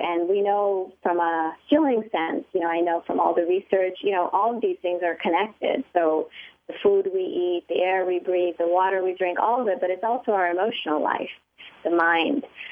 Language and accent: English; New York City, New York, United States; because I grew up in the West, meaning I grew up mostly in New York City, but my extended family always was in India.